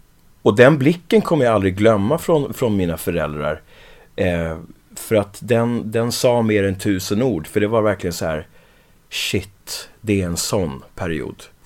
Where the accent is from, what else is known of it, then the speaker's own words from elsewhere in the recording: Växjö, Kronoberg County, Sweden; also born or lived in London, United Kingdom; now in Stockholm, Sweden; Uppvuxen i Växjö och bor numera i Stockholm och är adopterad. Och när jag kom till Sverige så var jag 6 år gammal, mellan 5 och 6, och kom till Växjö, Kronoberg.